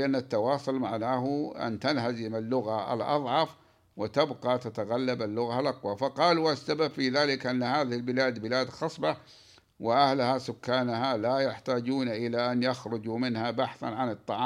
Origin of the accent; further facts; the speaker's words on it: Saudi Arabia; وناهيك بمساحة بلادنا السعودية